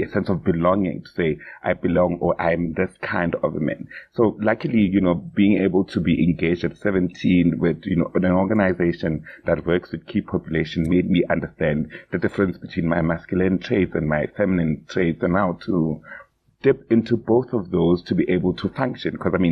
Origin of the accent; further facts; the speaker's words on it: South Africa; as a South African man myself who identifies as, you know, LGBT